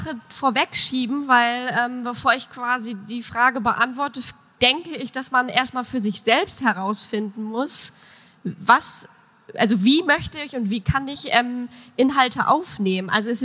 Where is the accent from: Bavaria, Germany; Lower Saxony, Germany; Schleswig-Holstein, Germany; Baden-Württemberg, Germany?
Lower Saxony, Germany; Papenburg; Ich denke, in die Richtung, also meine Heimat, also das wäre dann ja Leer Papenburg